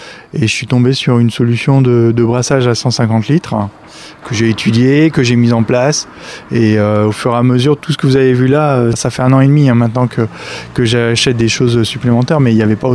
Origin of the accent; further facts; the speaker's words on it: Hauts-de-France, France; moi, je suis ch'ti, hein, donc j'ai grandi dans la bière et pas dans le vin.